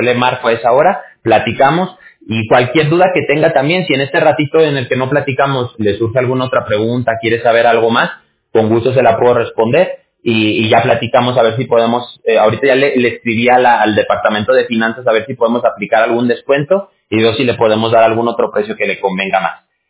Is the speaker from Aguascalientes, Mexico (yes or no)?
yes; Aguascalientes, Mexico; Yo soy de Aguascalientes.